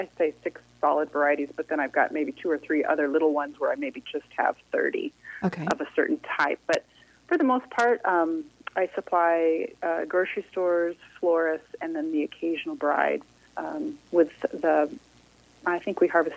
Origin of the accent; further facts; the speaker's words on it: Dallas, Texas, United States; Well, I grew up in Dallas, Texas.